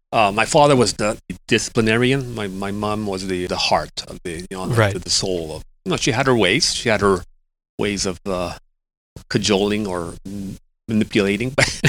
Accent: Westmount, Quebec, Canada; born there; I was born in Westmount, Quebec, in a small mansion.

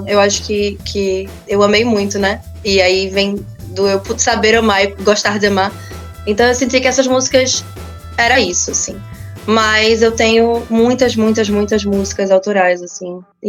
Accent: Recife, Pernambuco, Brazil; also born or lived in Belo Jardim; quando eu paro de me comparar com o que eu cresci ouvindo em Recife e em Belo Jardim

